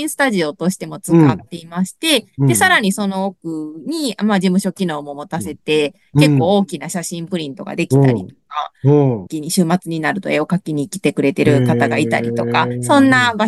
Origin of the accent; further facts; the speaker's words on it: Kansai, Japan; 私、その時東京にで仕事していたんですけれども、はいはい、私も、関西出身だったので、うん、関西の方に戻ってきたいという思いがあったので